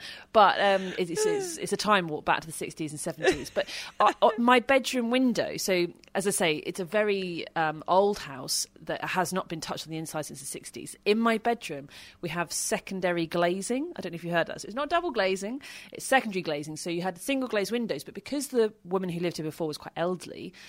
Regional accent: United Kingdom; that's what I've signed up for, being British.

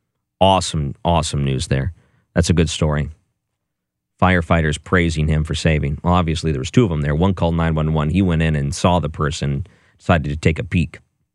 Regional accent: Detroit, Michigan, United States; I remember when I grew up in Detroit, and Scotty Bowman, when he was coaching the Red Wings

